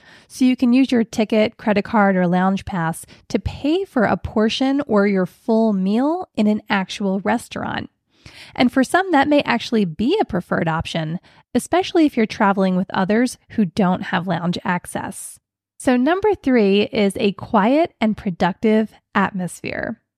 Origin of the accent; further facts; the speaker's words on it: Philadelphia, Pennsylvania, United States; it's hard to go back to my hometown Philly airport